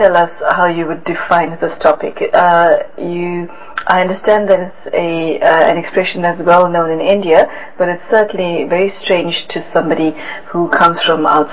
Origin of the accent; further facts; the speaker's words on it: South Africa; I come from South Africa